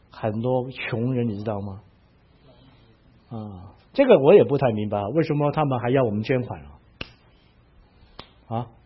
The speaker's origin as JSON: {"language": "Chinese", "country": "Hong Kong", "said": "我从香港来的，我们那个时候就开始。"}